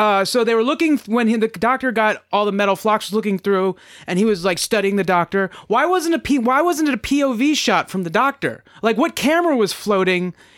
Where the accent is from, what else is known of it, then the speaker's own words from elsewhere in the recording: Virginia, United States; That we're from Northern Virginia. So people can put it together that Virginia is in the United States.